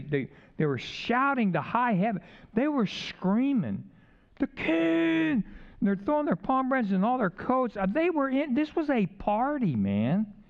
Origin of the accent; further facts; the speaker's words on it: California, United States; again, I'm from California where it's only one syllable.